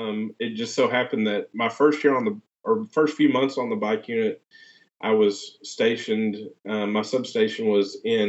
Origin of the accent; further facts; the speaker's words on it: Fort Smith, Arkansas, United States; growing up in Fort Smith, I didn't grow up in those areas. I grew up on the other side of town.